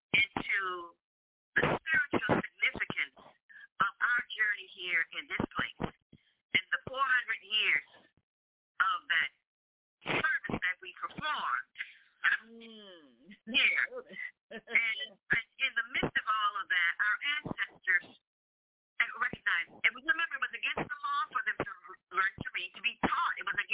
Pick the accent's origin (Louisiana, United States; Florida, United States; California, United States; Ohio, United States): Louisiana, United States; New Orleans; I am in Louisiana, born and raised in New Orleans, and was never taught about that.